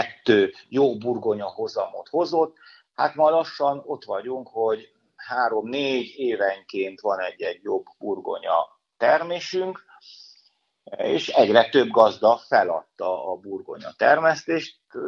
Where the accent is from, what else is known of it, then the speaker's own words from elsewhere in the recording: Luduș, Mureș County, Romania; én Marosludason születtem amúgy, és a csíki telek lassan-lassan hasonlítanak a gyerekkori mezőségi telekhez.